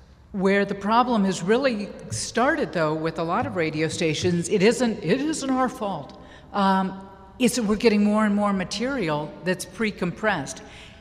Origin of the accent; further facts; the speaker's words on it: Omaha, Nebraska, United States; growing up in Omaha, Nebraska, a radio station played